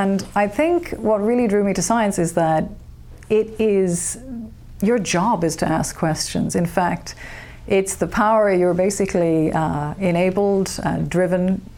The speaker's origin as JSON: {"language": "English", "town": "Cork", "region": "Munster", "country": "Ireland", "tie": "born or raised there", "said": "I grew up in Cork, Ireland. Yeah. So I was born there, raised there. I'm the first of my family to finish university and college."}